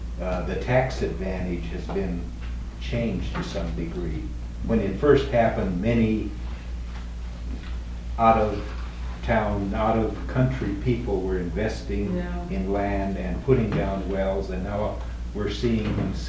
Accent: Nebraska, United States; I was raised in Nebraska, which is the upper portion of it.

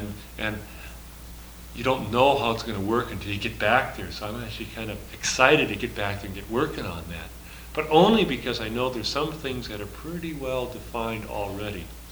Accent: Albuquerque, New Mexico, United States; I go to Minnesota, I'm from Albuquerque, I go to Minneapolis in the wintertime

